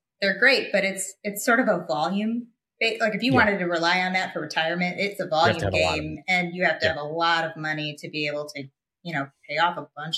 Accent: Chicago, Illinois, United States; But I grew up in the Chicago area and we just had our first kid. And so it was nice to come home and be able to keep our jobs and just work remote.

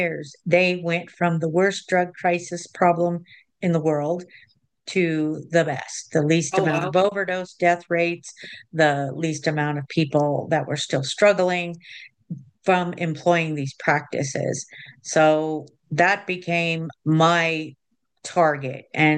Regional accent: Colorado, United States; I grew up in Southern Colorado, and my parents didn't share a lot about where our history was and came from.

